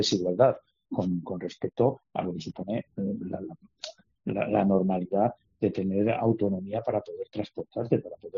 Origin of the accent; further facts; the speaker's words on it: Sigueruelo, Castile and León, Spain; mi pueblo es Sigueruelo, que forma parte del núcleo de pueblos cuyo ayuntamiento es Santo Tomé del Puerto.